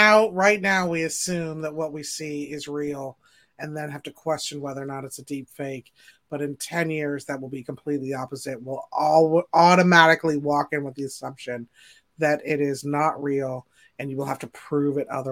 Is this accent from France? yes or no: yes; France; We're from France.